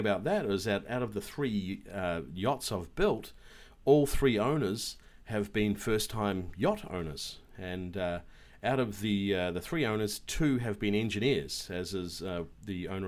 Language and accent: English; New Zealand; I'm from New Zealand